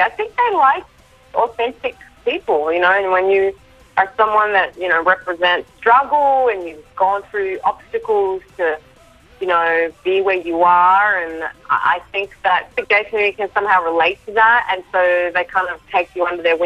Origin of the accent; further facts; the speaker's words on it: Darwin, Northern Territory, Australia; I was born and raised in Darwin, big family.